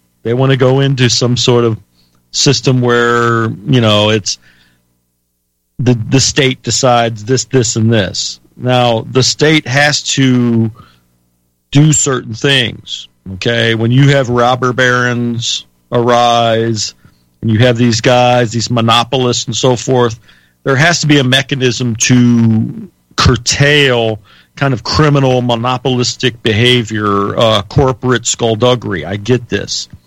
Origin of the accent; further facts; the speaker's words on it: United States; I'm an American, and I'll always be an American patriot.